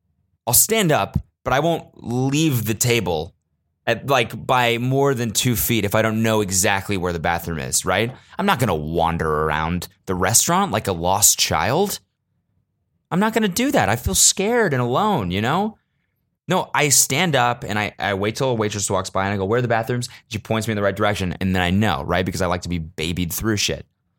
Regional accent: United States; as an American, I realize I like to be, like, babied through shit.

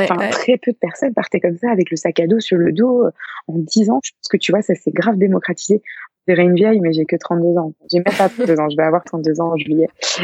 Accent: Auray, Brittany, France; now in Bordeaux, France; moi, je suis originaire du côté de Vlaine, de Auray précisément, dans le Morbihan. Donc je suis vraiment bretonne pure blanche, même si bah, maintenant j'ai migré à Bordeaux depuis 10 ans.

